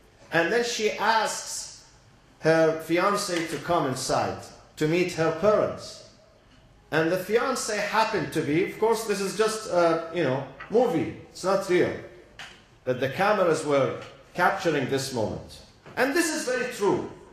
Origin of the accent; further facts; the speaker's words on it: Iraq; now in United States; One of them is to go to my neighbors and tell them I'm here, next door. … I'm from Iraq. Yes, I'm not white, I wear a turban, but I'm an American citizen.